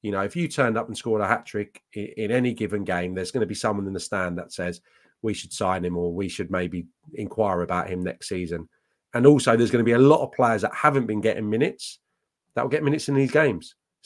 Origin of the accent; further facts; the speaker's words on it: Barnes, London, United Kingdom; Well, I'm from Barnes, which is just over the bridge, south of the river from Hammersmith.